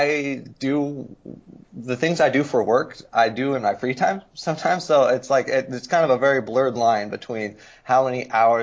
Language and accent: English; California, United States; I'm from the West Coast. I'm from the San Francisco Bay Area, so I knew I was going to move back to California.